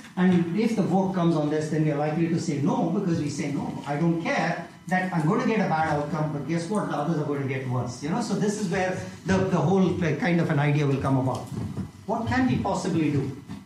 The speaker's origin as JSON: {"language": "English", "country": "India", "said": "I, as an Indian"}